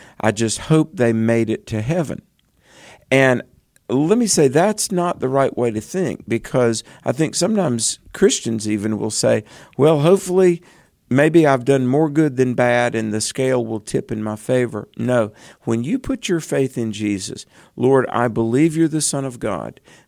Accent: North Carolina, United States; We shall begin in my home state of North Carolina

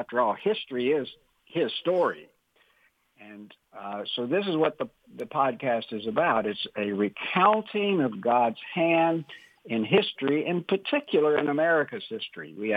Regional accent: Tennessee, United States; I grew up in the South in Tennessee, grew up in the church like a lot of people did

